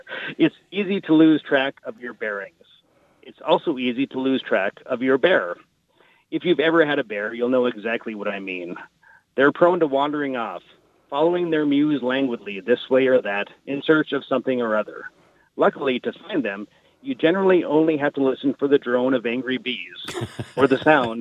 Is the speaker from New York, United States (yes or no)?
no; East Grand Forks, Minnesota, United States; East Grand Forks is my hometown, so I'd like to get it on the shelf somewhere in the East Grand Forks, Grand Forks area.